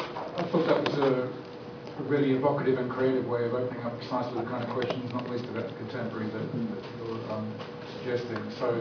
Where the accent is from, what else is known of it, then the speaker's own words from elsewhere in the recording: Australia; Being Australian, I can say this